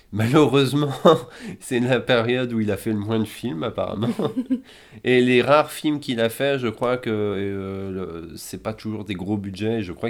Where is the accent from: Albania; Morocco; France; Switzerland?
France; en tant que Français ou Belge, en fait, nous, on a un attachement